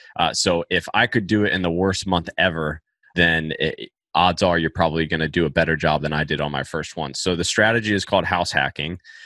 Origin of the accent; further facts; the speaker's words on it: Virginia Beach, Virginia, United States; fast forward to now, I'm fixing, flipping, and wholesaling in San Diego, Tucson, Arizona, and in my hometown, Virginia Beach, Virginia.